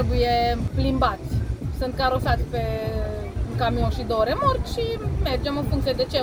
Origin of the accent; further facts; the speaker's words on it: Turda, Cluj County, Romania; Noi suntem din Turda și suntem pe piața din Cluj de cel puțin 20 de ani.